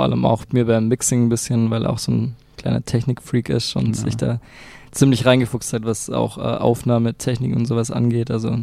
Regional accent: Balingen, Baden-Württemberg, Germany; Wir kommen nicht direkt aus Balingen, also wir kommen aus dem Raum Balingen.

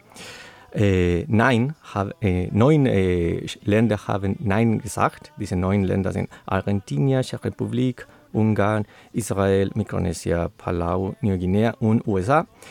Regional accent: Chile; German is a second language; Und ich komme aus Chile und mit Familie aus Chile und Peru

